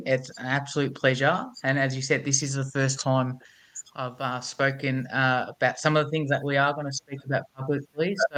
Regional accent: Melbourne, Victoria, Australia; Born and bred in Melbourne. I know you're based in Queensland. So just to give people a little bit of a concept of where I live in a tiny suburb called Endeavour Hills, about half an hour from Melbourne CBD.

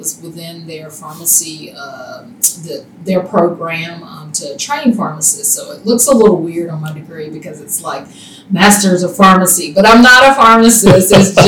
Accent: Jefferson, Georgia, United States; I am from a town called Jefferson, Georgia. It is a small town in between Gainesville and Athens.

